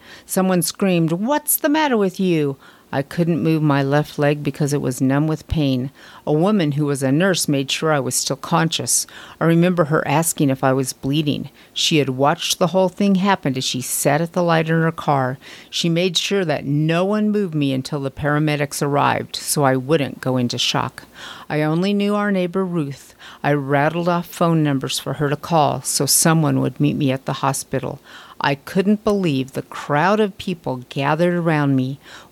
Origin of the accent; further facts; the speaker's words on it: New York, United States; Being a New Yorker, I was going to just cross the street.